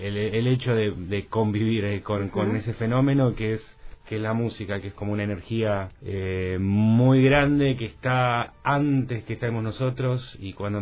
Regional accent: Río Grande, Tierra del Fuego, Argentina; now in La Plata, Argentina; Yo nací acá, sí, en Río Grande, sí. En el 84, sí. En el año 84. Viví en el barrio Mutual toda la vida, antes cerca del cono de sombra

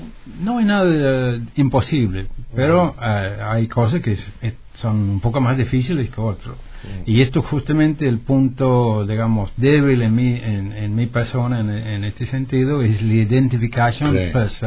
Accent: Tierra del Fuego, Argentina; accent: Malvinense / Fueguino; Ese es mi acento auténtico como sí. Isleño, como malvinense, como fueguino.

